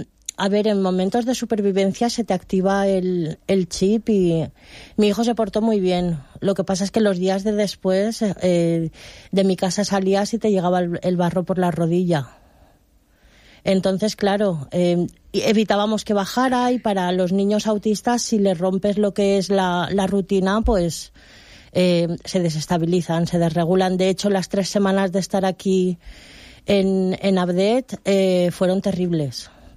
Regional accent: Altea, Valencian Community, Spain; now in Catarroja, Spain; yo soy de aquí, yo soy nacida en Altea. Entonces me subieron a UPDET, que mi madre vive en UPDET, y llevamos en UPDET desde el día 2 de noviembre.

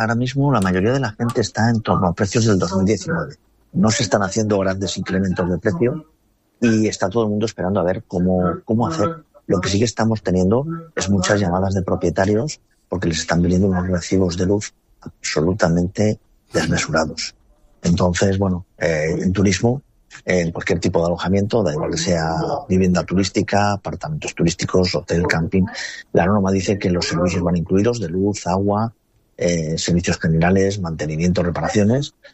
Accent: Spain; como buenos españoles todos hemos reservado a última hora

